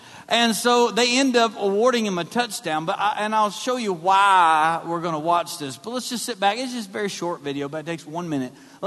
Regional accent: Kentucky, United States; I'm from Kentucky. Football means chips and dip to us.

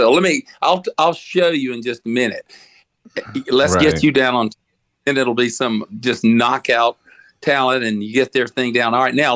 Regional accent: the South, United States; accent: Southern; Incidentally, can you understand my Southern accent okay?

